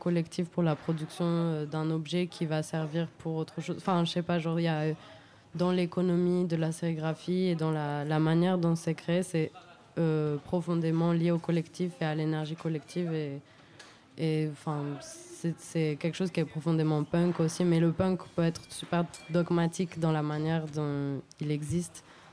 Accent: Hauts-de-France, France; moi, je suis franco-colombienne, mais j'ai grandi en Picardie

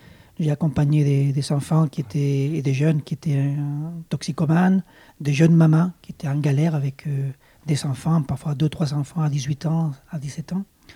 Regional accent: Chile; French is a second language; now in France; vous l'entendez, j'ai un petit accent, je suis d'origine chilienne. Je suis parti du Chili il y a très longtemps.

